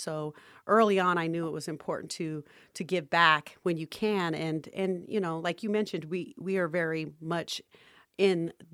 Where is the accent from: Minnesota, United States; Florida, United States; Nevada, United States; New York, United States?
Nevada, United States; Las Vegas; You know, I grew up in Las Vegas, and so this community is very near and dear to my heart.